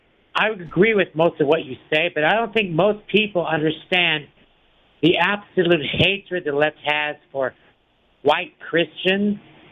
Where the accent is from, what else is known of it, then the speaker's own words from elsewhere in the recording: Hollywood, California, United States; I grew up in Hollywood, California